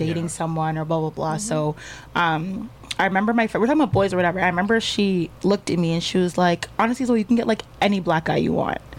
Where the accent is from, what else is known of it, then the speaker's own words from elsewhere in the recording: Nova Scotia, Canada; I'm actually not Jamaican. Yeah, at all. I'm Canadian, full Nova Canadian. Scotia.